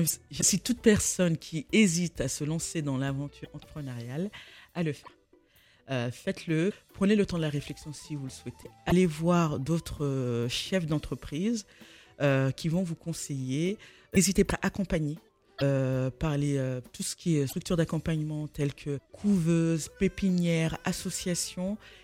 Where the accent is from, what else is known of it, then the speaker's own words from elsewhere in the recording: Paris, Île-de-France, France; born there; Je suis née à Paris dans le 18e.